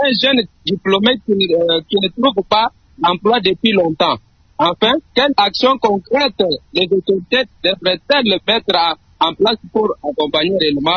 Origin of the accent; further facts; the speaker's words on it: Kasaï-Central, DR Congo; chez nous au Kasha Central